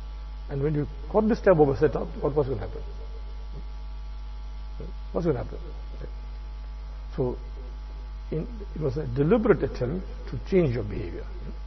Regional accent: India; moved away; When I came from India, 81, 82, 83, somewhere, I came 78, then after that.

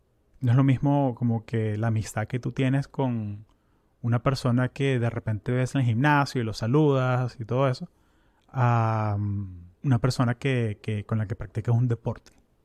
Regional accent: United States; yo soy latinoamericano, pero yo crecí en Estados Unidos y yo vivo aquí hace 25 años. Yo soy gringo solano, me gusta usar ese término, que o sea, me fui suficientemente joven que pude adaptarme a esta cultura

